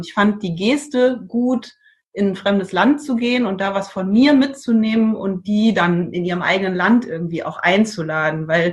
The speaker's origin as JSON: {"language": "German", "town": "Trier", "region": "Rhineland-Palatinate", "country": "Germany", "tie": "born or raised there", "lives_now": "Iceland", "said": "ich komme aus dem Raum Trier, und da ist ja viel Wein. Mhm. Bin auch als Kind in der Weinlese mitgegangen."}